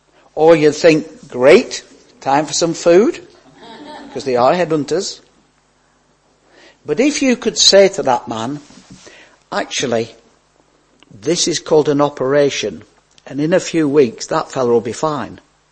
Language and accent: English; Nelson, North West England, United Kingdom; born there; now in Southport, United Kingdom; I do live in Southport, but I was born in Nelson, which is over the hill there.